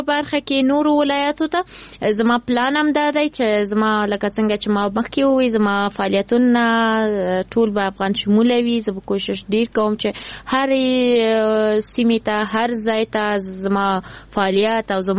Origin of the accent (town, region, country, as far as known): Kabul, Afghanistan; born there